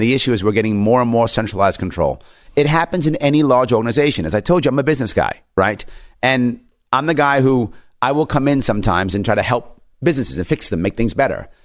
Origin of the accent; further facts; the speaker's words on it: New York, United States; I'm born and raised in New York State. My family and friends are in New York State. I love my state.